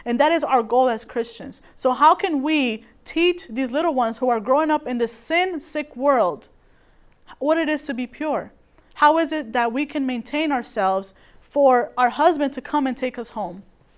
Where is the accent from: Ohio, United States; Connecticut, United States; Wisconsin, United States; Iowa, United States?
Connecticut, United States; Bridgeport; I come from Connecticut, and the city that I live in, or that I lived in, is Bridgeport. And Bridgeport is known to be one of the most dangerous cities in the United States.